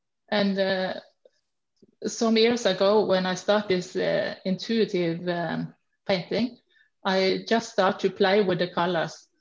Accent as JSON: {"language": "English", "country": "Norway", "said": "I'm from Norway. I am a Norwegian artist."}